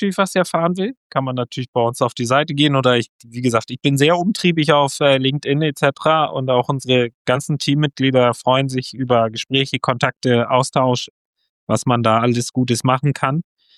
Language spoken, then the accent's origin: German; Kiel, Schleswig-Holstein, Germany; als Kieler